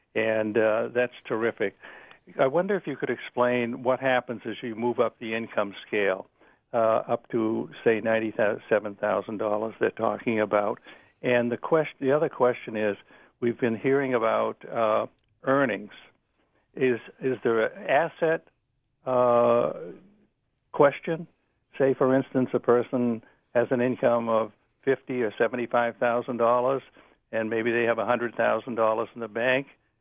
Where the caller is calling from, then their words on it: Winthrop, Maine, United States; from Winthrop, Maine.